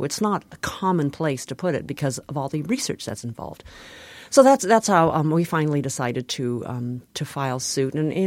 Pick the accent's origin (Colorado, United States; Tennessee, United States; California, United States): California, United States; San Diego; When I was growing up in San Diego, we were living in a very conservative part of town. It was close to U.S. Navy housing.